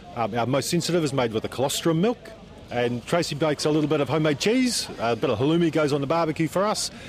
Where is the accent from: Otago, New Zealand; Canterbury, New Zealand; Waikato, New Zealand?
Otago, New Zealand; from Simple Naked Soap, and I'm a goat farmer from South Otago.